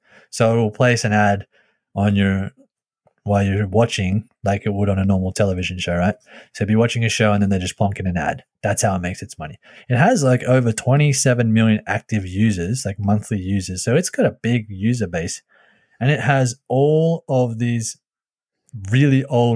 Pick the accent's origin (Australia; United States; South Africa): Australia; And then I wanted to just kick it back to my home country real quick. Give them some props, because this doesn't happen very often back home. If a film makes a couple of million dollars in Australia, it is like a big deal